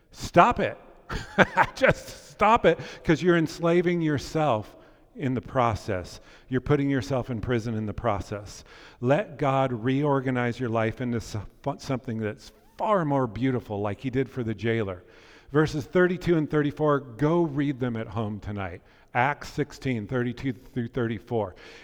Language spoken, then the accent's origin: English; Pleasant Hill, United States; I grew up in Pleasant Hill for most of my childhood